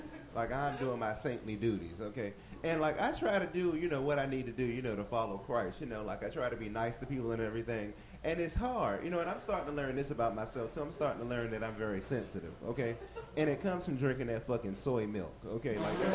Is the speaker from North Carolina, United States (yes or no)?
yes; North Carolina, United States; Because I'm from North Carolina, we have homeless people there